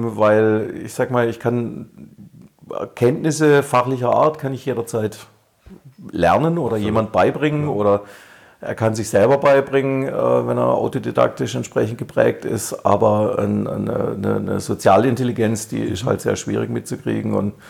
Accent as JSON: {"language": "German", "region": "Baden-Württemberg", "country": "Germany", "said": "als Badener"}